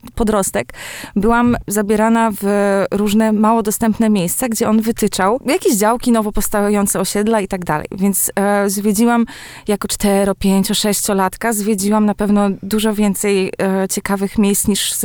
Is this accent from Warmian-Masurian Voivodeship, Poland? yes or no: yes; Olsztyn, Warmian-Masurian Voivodeship, Poland; No i właśnie wychowałam się w Olsztynie, pomiędzy jednym a drugim jeziorem.